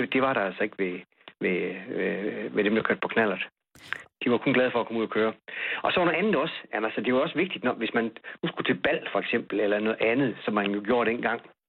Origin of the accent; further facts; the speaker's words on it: West Jutland, Denmark; Jeg er født i 55, og jeg fik den faktisk allerede i 65. Og jeg kommer helt ud fra Vestjylland, et sted, hvor der var meget tyndt befolket, og stadig er det til en vis grad.